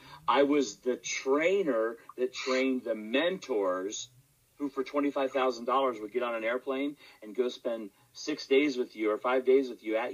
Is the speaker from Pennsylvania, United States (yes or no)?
no; Salt Lake City, Utah, United States; I'm LDS. I'm Mormon. Yep. You know, I come from Salt Lake City.